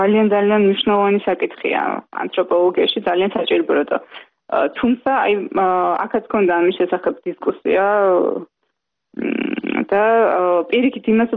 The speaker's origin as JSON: {"language": "Georgian", "region": "Tbilisi", "country": "Georgia", "tie": "born or raised there"}